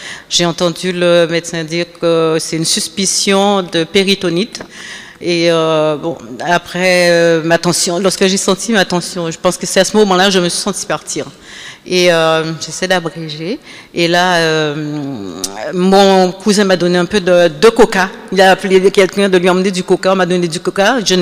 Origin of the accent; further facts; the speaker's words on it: Terre-de-Bas, Guadeloupe; Je suis originaire des Saintes. Pour ceux qui sont de la Guadeloupe, ils savent un peu. Je suis de Terre de Bas.